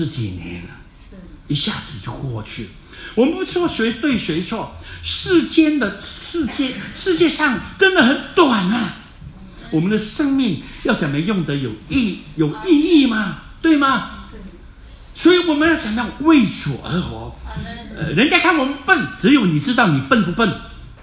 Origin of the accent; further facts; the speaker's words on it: South Vietnam, Vietnam; 原来我在1950年出生，1954年越南就开始分开南北，南北之后我们就住在南方。